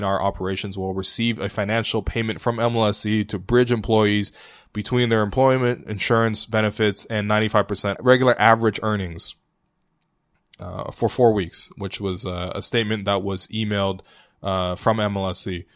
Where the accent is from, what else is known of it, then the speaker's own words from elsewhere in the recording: China; now in Toronto, Canada; The other two are in China, and by latest reports, my home country seems to be through the worst of it.